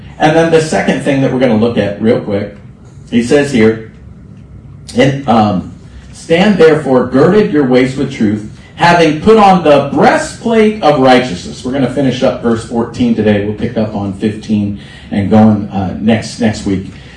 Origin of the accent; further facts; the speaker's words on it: Palm Beach Gardens, Florida, United States; And I have some new friends here today that hail from Palm Beach Gardens, my hometown. And I went to school there.